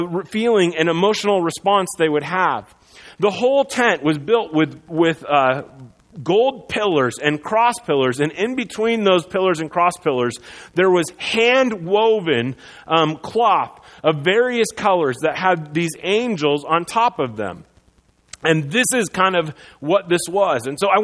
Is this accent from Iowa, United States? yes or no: yes; Iowa, United States; For me, when I was a kid, I grew up in Iowa, and every time I drove by Des Moines, which was the state capital, I could see this beautiful copper rotunda in the city skyline.